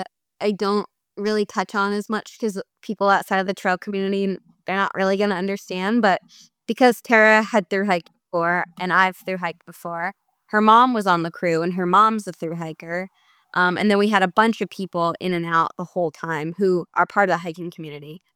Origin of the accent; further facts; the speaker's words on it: East Coast, United States; because I'm an East Coast girl. I was born and raised on the East Coast, and I had never left the East Coast until I went to do the PCT, which is so crazy.